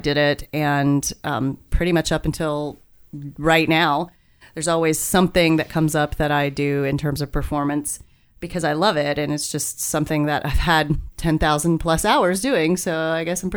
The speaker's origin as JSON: {"language": "English", "town": "Martinsville", "region": "Virginia", "country": "United States", "tie": "born there", "said": "I was born in Martinsville, Virginia, to a large family."}